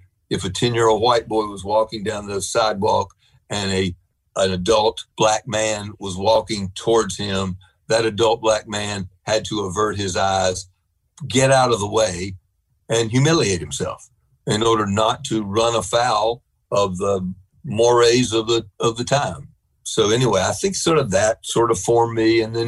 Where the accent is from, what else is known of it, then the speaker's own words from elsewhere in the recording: North Carolina, United States; I grew up in North Carolina. I was fortunate to be raised by lovely people, my mom and dad.